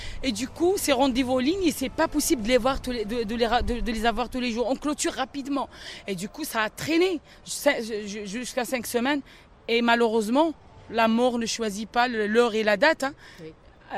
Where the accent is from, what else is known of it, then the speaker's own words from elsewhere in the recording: Haguenau, Grand Est, France; je suis du côté du Bas-Rhin. Je suis de Strasbourg, et plus exactement dans la deuxième ville du Bas-Rhin, qui est Haguenau